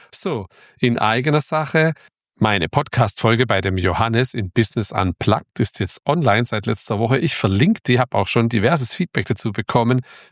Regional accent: Baden-Württemberg, Germany; hat es ein Geschmäckle, wie man bei uns im Ländle sagt.

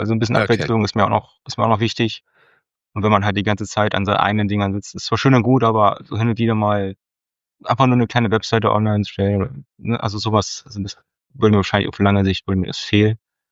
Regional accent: Harz, Germany; Ich komme ursprünglich aus dem Harz, bin gelernter Mediengestalter

